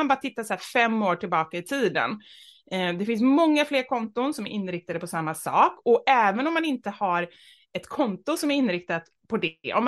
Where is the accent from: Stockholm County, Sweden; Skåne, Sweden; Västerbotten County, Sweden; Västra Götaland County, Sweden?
Västra Götaland County, Sweden; Gothenburg; Jag är uppvuxen i Kortedala, en förort. Jag skulle säga gangsterförort. Ja, Göteborg, precis.